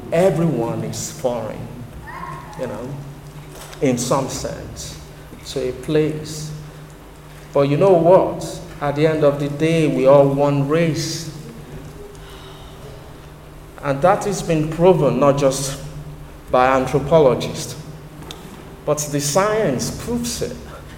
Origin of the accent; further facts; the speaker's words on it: Nigeria; As an African, as a West African, as a Nigerian, it concerns me